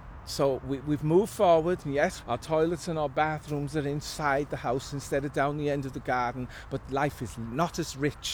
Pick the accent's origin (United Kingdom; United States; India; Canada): United Kingdom; Cardiff, Wales; born there; I am glad I was born in Tiger Bay when I was born, and I lived what I lived